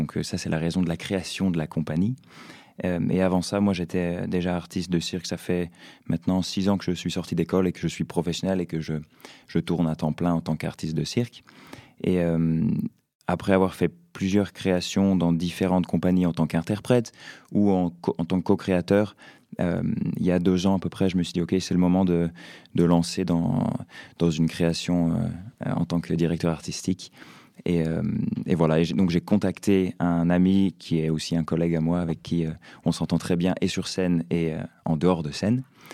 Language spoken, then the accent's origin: French; Colombey, France; Alors, j'ai grandi à Colombey, donc je suis de pas très loin d'ici.